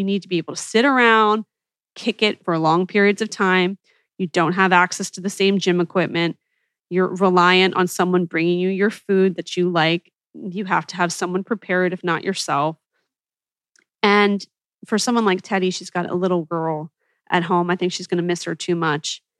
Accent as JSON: {"language": "English", "region": "Northeast", "country": "United States", "tie": "born or raised there", "lives_now": "California, United States", "said": "even though I grew up in the Northeast, coming out to California and telling people I played college field hockey and lacrosse"}